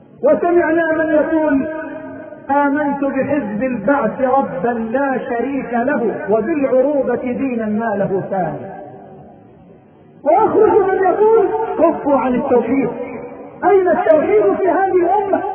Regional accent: Mansoura, Dakahlia, Egypt; عندنا في المنصورة في مصر

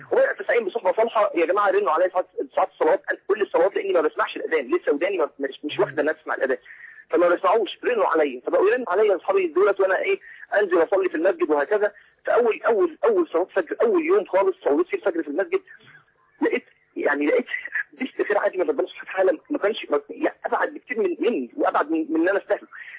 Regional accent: Saudi Arabia; كنت متربى انا وانا صغير كنت في السعوديه

